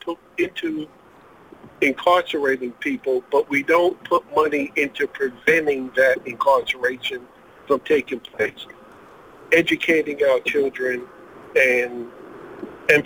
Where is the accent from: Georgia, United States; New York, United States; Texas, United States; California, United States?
New York, United States; I have been in Jacksonville for 30 years. I come from New York, and I am a black man.